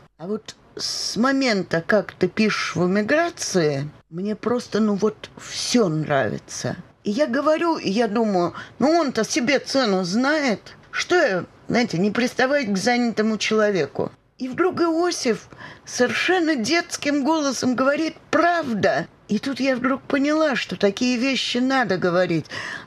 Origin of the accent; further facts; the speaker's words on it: Moscow, Russia; Конечно, они не могли забыть, что я москвичка